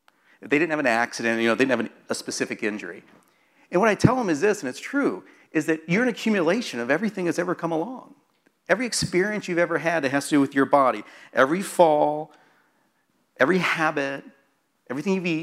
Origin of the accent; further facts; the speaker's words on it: Midwest, United States; So it was a Southern Baptist, I grew up in the Midwest, so it was Southern Baptist.